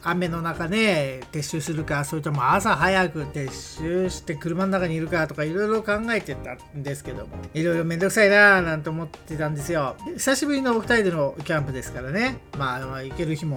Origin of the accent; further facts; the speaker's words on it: Kanto, Japan; 私は関東の人間にとっては本当に最初は違和感しかなかったんですが